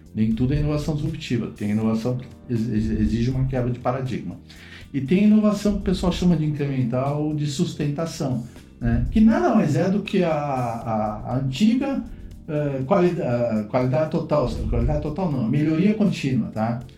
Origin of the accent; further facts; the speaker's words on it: São Paulo, Brazil; now in Porto Alegre, Brazil; Eu também, eu sou paulista, né? Eu sempre peço aqui em Porto Alegre pizza de calabresa sem mussarela